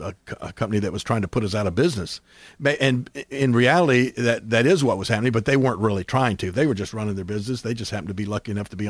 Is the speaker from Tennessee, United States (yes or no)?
yes; Memphis, Tennessee, United States; You know, we, like, of course, my hometown here in Memphis, Tennessee, wrestling was huge.